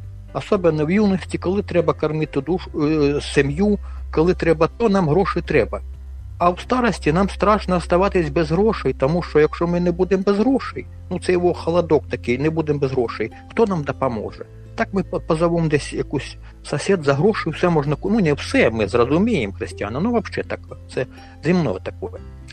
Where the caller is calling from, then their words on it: Kraków, Lesser Poland, Poland; бо я з Кракова телефоную.